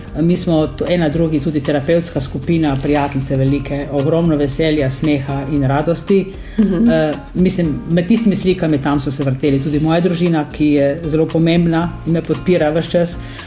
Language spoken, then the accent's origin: Slovenian; Prem, Littoral–Inner Carniola, Slovenia; born there; now in Ilirska Bistrica, Slovenia; Jaz sem rojena na Premu, prav doma sem rojena.